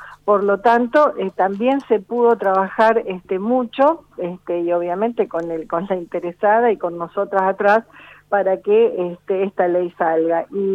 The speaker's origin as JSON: {"language": "Spanish", "region": "Santa Fe", "country": "Argentina", "tie": "born or raised there", "said": "lindos recuerdos de mi adolescencia en Santa Fe."}